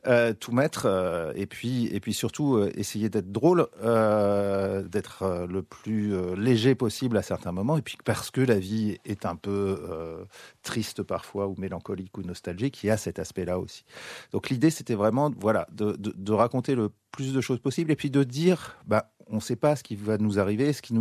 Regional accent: France; Alors quand je vais à Bruxelles, je suis français, je suis désolé.

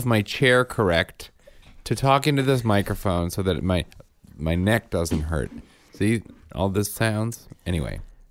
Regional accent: Chicago, Illinois, United States; accent: Chicago; Hi, I'm from Chicago, Illinois. This is what we sound like in the Midwest.

